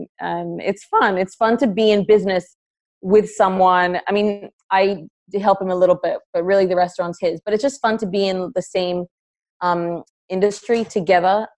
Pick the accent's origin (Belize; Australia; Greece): Australia; now in United States; I think Australia has such amazing produce. Way better than what I find here in America.